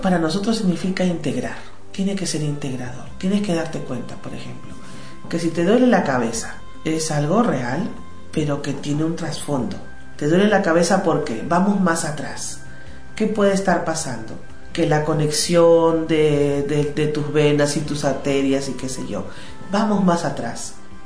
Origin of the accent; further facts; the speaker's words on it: Lima, Peru; Yo soy peruana, vivo en Lima, soy una terapeuta holística.